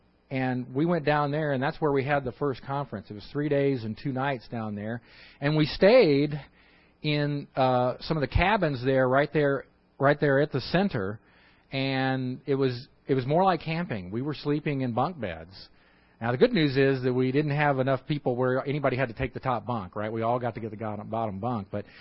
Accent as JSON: {"language": "English", "town": "Houston", "region": "Texas", "country": "United States", "said": "I'm from Houston, and Houston is humid, but Houston's got nothing on the Philippines."}